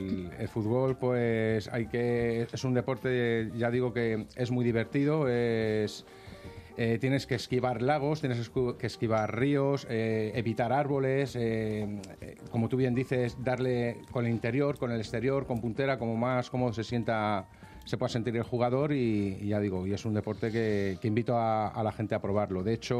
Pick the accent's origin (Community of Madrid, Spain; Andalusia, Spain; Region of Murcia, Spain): Community of Madrid, Spain; Móstoles; Yo soy de Móstoles, sí. Yo soy de Móstoles